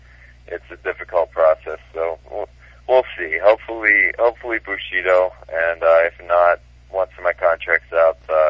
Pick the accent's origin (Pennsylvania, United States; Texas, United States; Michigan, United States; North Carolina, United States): Pennsylvania, United States; I'm from Pennsylvania originally, and even though that's not known for being way up north, it gets plenty cold there.